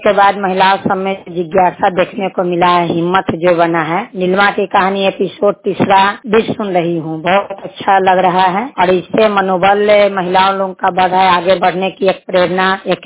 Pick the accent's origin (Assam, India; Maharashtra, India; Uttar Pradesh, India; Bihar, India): Bihar, India; Husaina; नमस्ते, मैं वैशाली जिले के भगवानपुर प्रखंड की हुसैना पंचायत की रहने वाली हूँ। … हुसैना पंचायत से बोल रही हूँ।